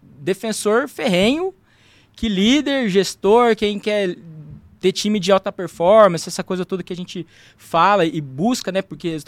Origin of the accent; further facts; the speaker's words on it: Mococa, São Paulo, Brazil; Eu cresci aqui, nasci aqui em São Paulo, mas cresci no interior, então por isso um pouco do sotaque, né? Lá em Mococa, a terra da vaquinha, né?